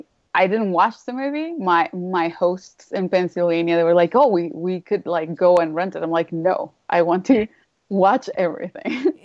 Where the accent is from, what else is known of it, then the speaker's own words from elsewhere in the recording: Venezuela; Yes. I was born in Venezuela.